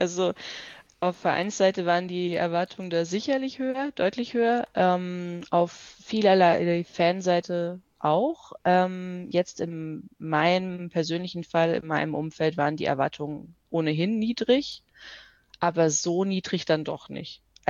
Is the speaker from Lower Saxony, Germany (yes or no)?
yes; Hanover, Lower Saxony, Germany; now in Austria; Ja, ich komme ursprünglich aus Hannover.